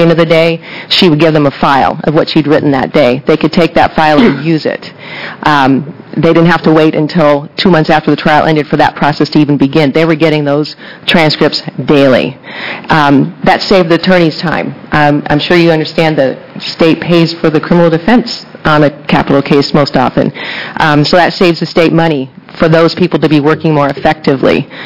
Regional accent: Portland, Oregon, United States; I'm from Portland.

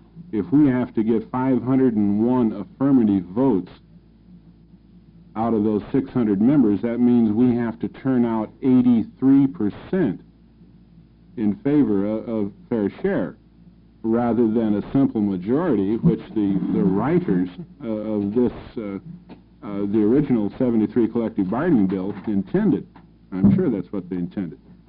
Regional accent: Salem, Oregon, United States; I'm from Salem.

